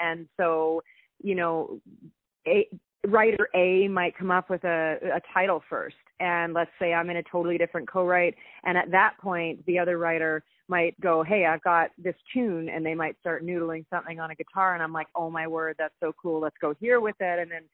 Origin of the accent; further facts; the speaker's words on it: Langley, British Columbia, Canada; I actually did a writer's round in my hometown of Langley, British Columbia